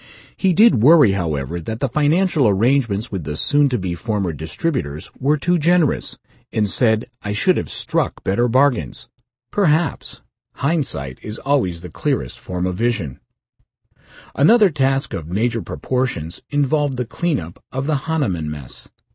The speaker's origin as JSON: {"language": "English", "country": "Switzerland", "tie": "born or raised there", "moved": "as an adult", "lives_now": "Munich, Delaware, United States", "said": "due to my Swiss birth and upbringing, I would be operating in my native language, although my pronounced Swiss accent would always provide amusement to the natives."}